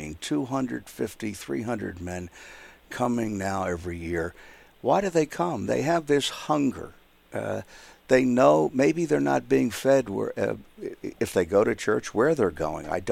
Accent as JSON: {"language": "English", "town": "Philadelphia", "region": "Pennsylvania", "country": "United States", "said": "I hate to say this as a Philadelphian"}